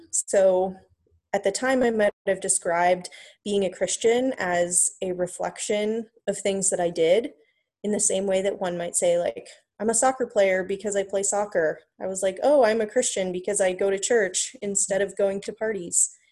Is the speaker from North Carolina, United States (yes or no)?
yes; Winston-Salem, North Carolina, United States; given that I was from Winston and had spent my entire childhood there.